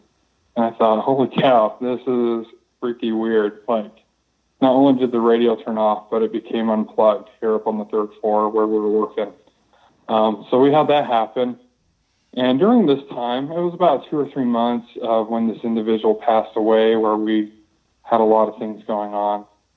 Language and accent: English; Utah, United States; I'm from Northern Utah.